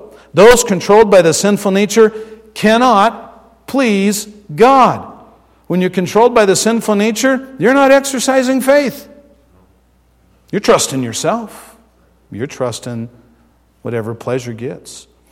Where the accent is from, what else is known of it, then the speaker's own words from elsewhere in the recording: Arizona, United States; I mean, I'm from Arizona. And when you see a fountain in the desert, it's just really cool.